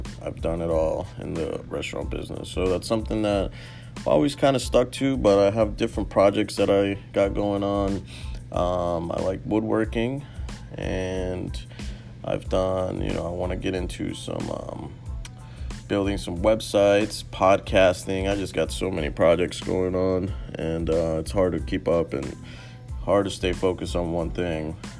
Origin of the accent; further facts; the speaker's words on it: Florida, United States; also born or lived in Texas; Florida. Been here my whole life, originally out of Texas, but been here since I was six, so it's been my hometown, high school, through everything.